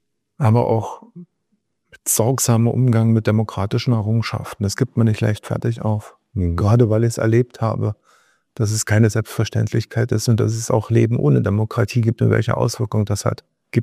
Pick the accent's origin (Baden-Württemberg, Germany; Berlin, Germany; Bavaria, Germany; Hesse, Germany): Berlin, Germany; Ich bin Berliner.